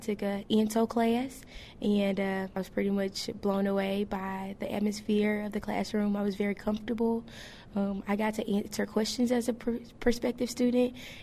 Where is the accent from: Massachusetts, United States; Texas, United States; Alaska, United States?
Texas, United States; Houston; And I'm from Houston, Texas.